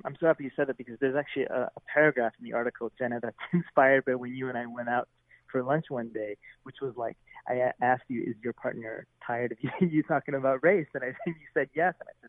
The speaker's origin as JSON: {"language": "English", "region": "California", "country": "United States", "also_born_or_lived": "Portland", "said": "And that was just a really weird thing that, as a Californian, I mean, California has its problems, certainly, but I never really had to do that as much. Whereas in Portland, I constantly thought of it, you know?"}